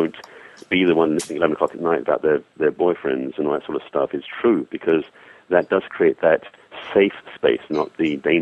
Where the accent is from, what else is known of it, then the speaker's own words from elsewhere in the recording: England, United Kingdom; accent: English; now in United States; you may have heard in my accent that I'm actually English originally, been here many years.